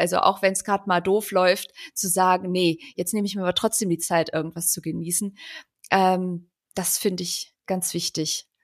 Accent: Cologne, North Rhine-Westphalia, Germany; ich komme ja aus Köln

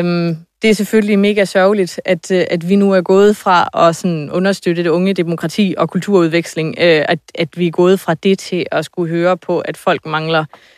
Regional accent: Ukraine; Altså, jeg er ukrainer, og jeg er stolt af det

